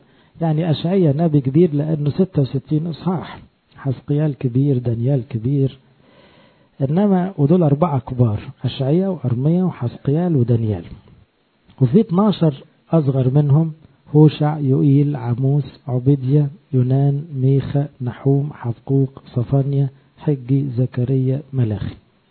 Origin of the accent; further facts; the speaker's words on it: Egypt; دي حاجة فخر لينا كمصريين أن موسى النبي مصري الجنسية